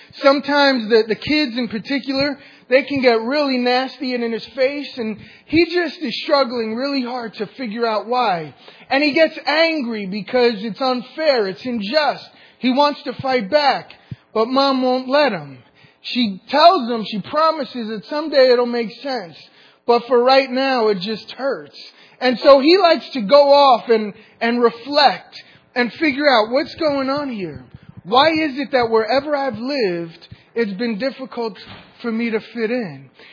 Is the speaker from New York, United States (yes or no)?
yes; New York City, New York, United States; I'm from New York City.